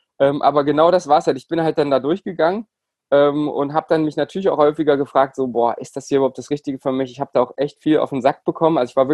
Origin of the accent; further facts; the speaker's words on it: Bernburg, Saxony-Anhalt, Germany; Also ich hatte in meiner Heimatstadt in Bernburg, hatte ich nur einen kleinen Ruderverein. Das ist noch eine kleine, beschauliche Stadt in Sachsen-Anhalt, 25.000 Einwohner.